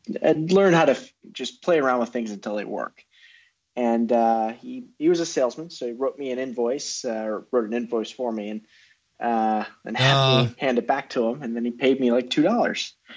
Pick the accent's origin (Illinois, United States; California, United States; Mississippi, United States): Illinois, United States; So I'm from Illinois, just outside Chicago, about an hour and a half outside the city.